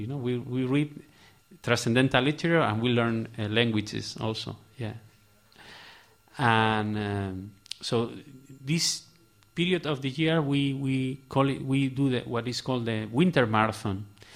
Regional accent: Santander, Cantabria, Spain; So next project will be in my hometown in Santander next June.

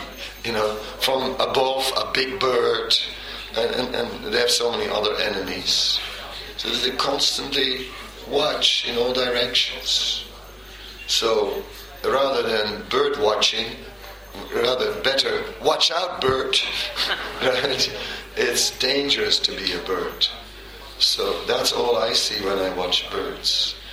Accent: Netherlands; English is a second language; I grew up on boats, you know. I could swim before I could walk, and I could sail a boat because I'm from Holland.

